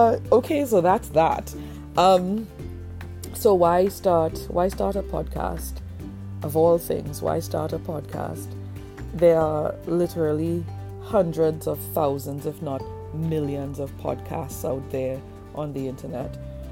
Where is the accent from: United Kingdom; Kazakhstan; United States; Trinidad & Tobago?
Trinidad & Tobago; hello, I'm 36 years old. And I'm a bookworm from Trinidad and Tobago in the West Indies.